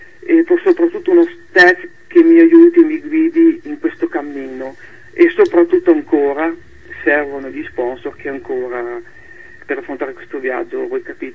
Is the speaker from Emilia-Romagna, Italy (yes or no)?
yes; Parma, Emilia-Romagna, Italy; now in Reggio Emilia, Italy; Io sono di Parma ma vivo a Reggio